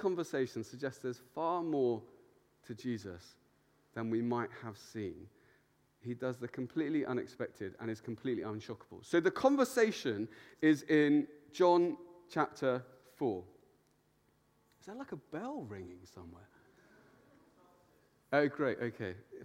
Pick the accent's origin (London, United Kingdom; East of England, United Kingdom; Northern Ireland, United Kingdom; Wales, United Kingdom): East of England, United Kingdom; Luton; I love my hometown. And I went to quite a rough school there, and it was known as the worst school in Luton.